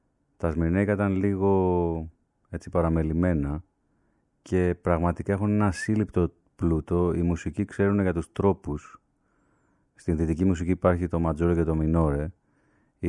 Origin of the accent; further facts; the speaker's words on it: Athens, Attica, Greece; τα παιδικά μου χρόνια εκεί στα Πατήσια